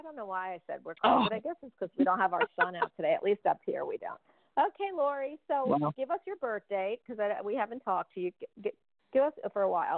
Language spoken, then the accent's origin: English; Orlando, Florida, United States; I'm from Orlando.